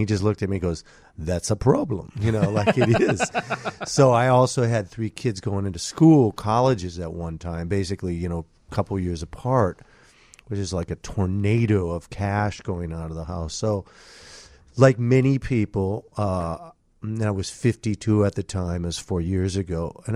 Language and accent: English; Minneapolis, Minnesota, United States